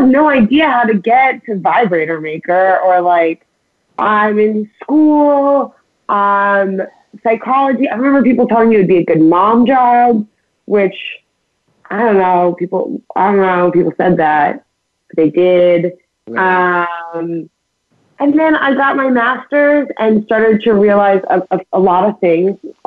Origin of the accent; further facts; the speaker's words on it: New York, United States; And I'm from New York, so I'm from a pretty like liberal upbringing.